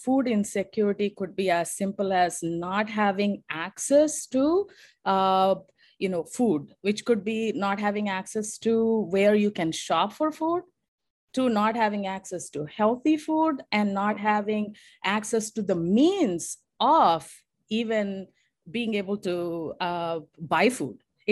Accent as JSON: {"language": "English", "town": "Guntur", "region": "Andhra Pradesh", "country": "India", "tie": "born or raised there", "moved": "as an adult", "said": "I just felt a very strong urge in my body and spirit to just leave Guntur, my hometown."}